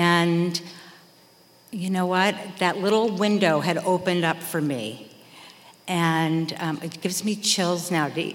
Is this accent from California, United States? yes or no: yes; Manhattan Beach, California, United States; So I grew up in Manhattan Beach. I was a beach girl. That's where I took my first drink.